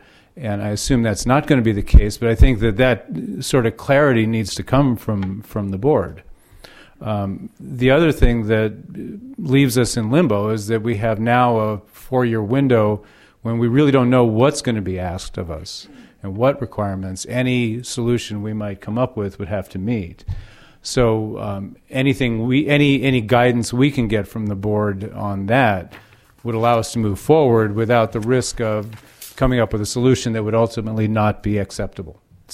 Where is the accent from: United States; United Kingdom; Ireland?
United States; Monte Rio, California; I'm from Monte Rio.